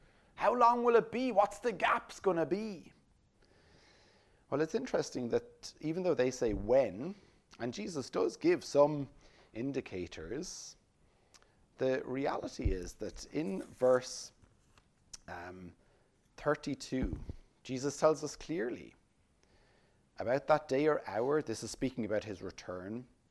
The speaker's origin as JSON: {"language": "English", "region": "Tipperary", "country": "Ireland", "said": "Some of you know I'm from Tipperary, and in Tipperary we have the Galty Mountains."}